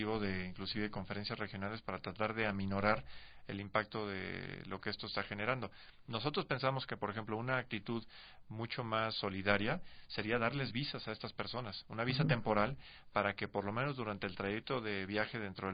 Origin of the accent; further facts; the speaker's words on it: Mexico; como mexicanos deberíamos estar sumamente indignados y sumamente preocupados